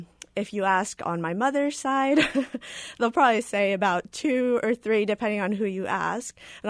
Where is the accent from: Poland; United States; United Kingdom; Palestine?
United States; Los Angeles, California; But I'm originally from Los Angeles and bicultural myself. I identify as being Mexican-American.